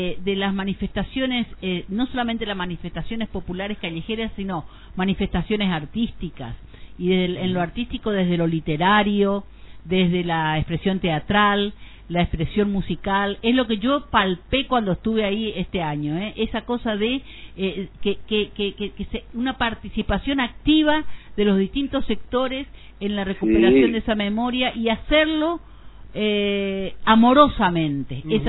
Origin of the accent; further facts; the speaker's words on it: Argentina; me sentía yo orgullosa como mamá, pero además como argentina